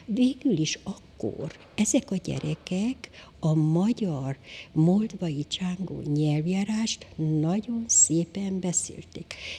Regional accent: Miercurea Ciuc, Harghita, Romania; bemutatkoztam, hogy Csíkszeredából vagyok

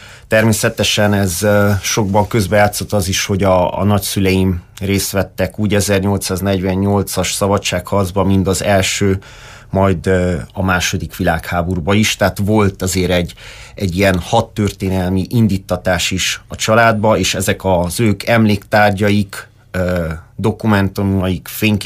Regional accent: Târgu Mureș, Mureș County, Romania; Az én történetem itt kezdődik, Marosvásárhelyen. Itt születtem 1988-ban. A Kövesdombon végeztem az iskolát, a liceumot, majd a sportliceumba kerültem

